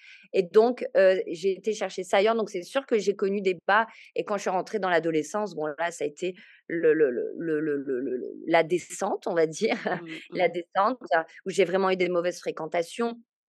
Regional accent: Lille, Hauts-de-France, France; je suis née dans une famille chrétienne. Dans le nord de la France, donc s'il y a des ch'tis qui écoutent le nord de la France, c'est ça, je suis native de Lille.

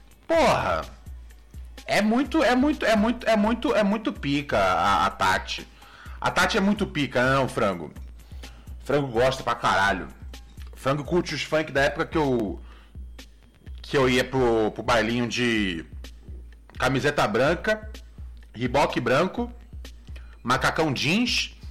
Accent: Rio de Janeiro, Brazil; Eu sou cria do Complexo do Alemão, Morro do Adeus. Posso passar 50 anos sem pisar lá, que quando pisar, sou bem considerado de novo.

